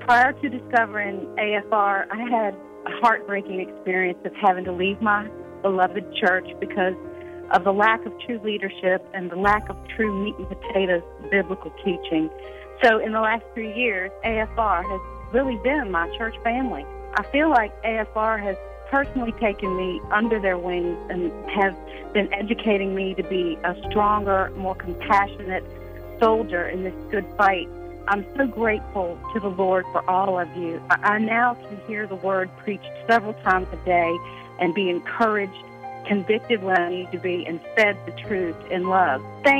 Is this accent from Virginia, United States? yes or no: yes; Virginia, United States; from Virginia.